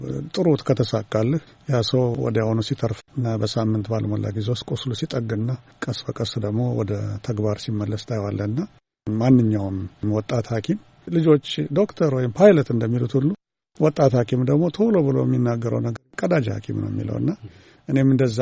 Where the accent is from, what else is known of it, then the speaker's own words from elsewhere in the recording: Addis Ababa, Ethiopia; አዲስ አበባ ተወልጄ ባድግም